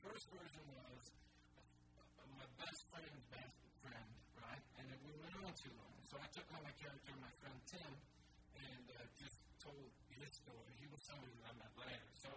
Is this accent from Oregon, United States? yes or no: yes; Portland, Oregon, United States; now in Nashville, United States; And I'm going to say it's a tie between my hometown of Portland, Oregon